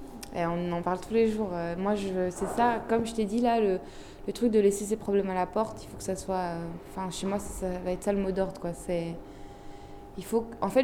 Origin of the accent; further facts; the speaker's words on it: Morocco; Oui, je suis humaine, oui, je suis marocaine.